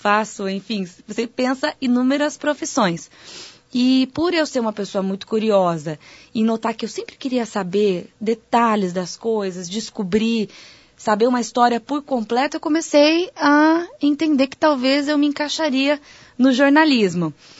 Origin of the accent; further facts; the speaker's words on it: Itapetininga, São Paulo, Brazil; eu sou do interior, eu sou de Itapetininga, uma cidade do interior aqui do estado de São Paulo, e eu fui a São Paulo para estudar, primeira vez morar